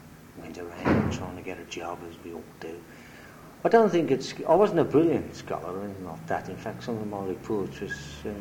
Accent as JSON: {"language": "English", "town": "Birmingham", "region": "West Midlands", "country": "United Kingdom", "tie": "born or raised there", "said": "Well, Sparkbrook we lived, and as far as I'm concerned, I lived there all my life until I got married. Basically a working class background."}